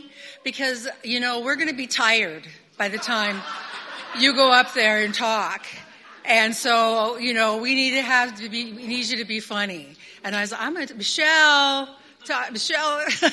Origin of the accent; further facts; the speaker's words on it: Rocky Boy, Montana, United States; So, yeah, I'm from the Cree Nation. I'm of the Chippewa Cree Tribe of Rocky Boy, Montana. And I come from a family of storytellers, like my father was.